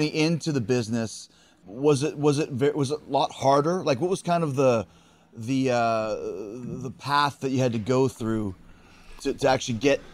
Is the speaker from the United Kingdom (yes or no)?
no; Canada; I'm from Canada